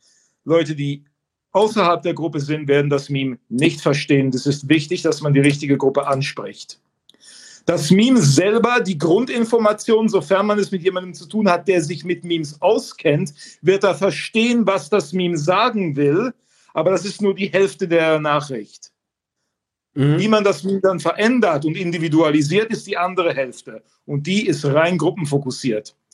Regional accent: Switzerland; Ich komme aus der Schweiz. Ich hoffe mal, mein Hochdeutsch ist gut genug. Mein Deutschlehrer kam aus Hannover, hat mir dann den Akzent ziemlich schnell ausgetrieben.

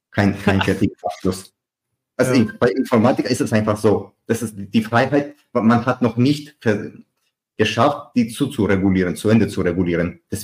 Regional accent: Germany; now in Georgia; aber ich bin ja ein Deutscher, nicht georgischen Pass.

